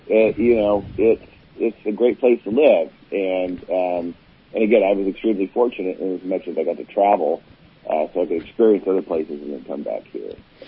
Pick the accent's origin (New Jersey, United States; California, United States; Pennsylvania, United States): California, United States; Miranda; I was born in San Humboldt. I grew up in Humboldt Redwood State Park, in a little town called Miranda.